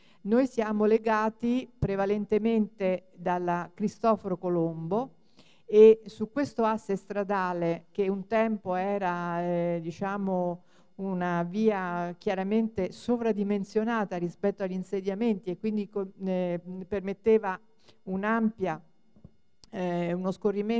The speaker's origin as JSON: {"language": "Italian", "town": "Rome", "region": "Lazio", "country": "Italy", "said": "il mio comitato si chiama Salute e Ambiente EUR, quindi vengo dall'EUR."}